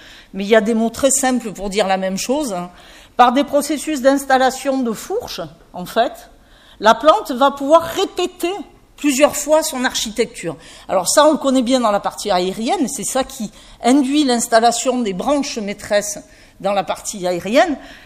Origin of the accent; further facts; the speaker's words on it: Montpellier, Occitanie, France; allant de zones bien sèches d'où je viens, vous avez entendu avec mon petit accent, que je ne sais pas de cacher, donc de la garrigue de la région Montpellier-Rennes au bord de la Méditerranée